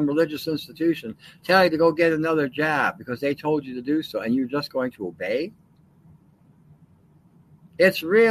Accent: Canada; As a Canadian, I got royally jammed.

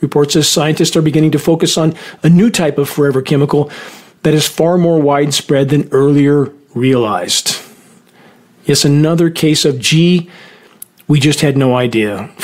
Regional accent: Redding, California, United States; Reading, my hometown, 119 degrees.

